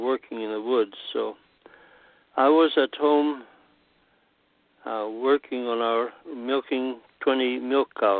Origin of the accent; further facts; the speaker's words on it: Nassau, Washington, United States; from Nassau, Washington. I grew up in Nassau, Washington. That is, it's a small community north of Astoria, Oregon, and we're about 20 miles from the Pacific Ocean.